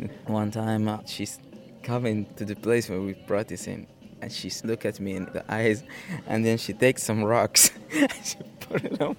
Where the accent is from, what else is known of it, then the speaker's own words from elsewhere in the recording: Agadir, Souss-Massa, Morocco; I'm from Agadir City, Morocco, and started dancing now since 2000, I think.